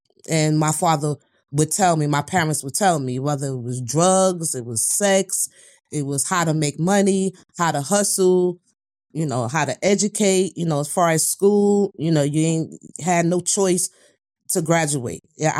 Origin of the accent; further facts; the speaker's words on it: New York, United States; But if you knew and understand how it is growing up in New York, when I was growing up, you have to be tough.